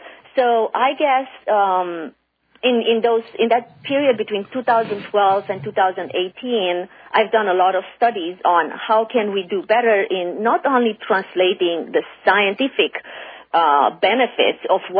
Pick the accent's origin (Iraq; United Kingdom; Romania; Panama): Romania; now in United States; as an immigrant to this country, I'm originally from Romania.